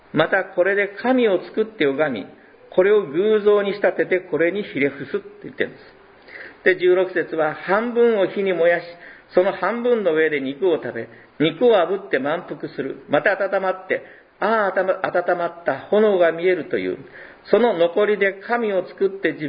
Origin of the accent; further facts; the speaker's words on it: Fukuoka, Japan; born there; 私、福岡県で生まれたので、太宰府天満宮というのがあるんですね。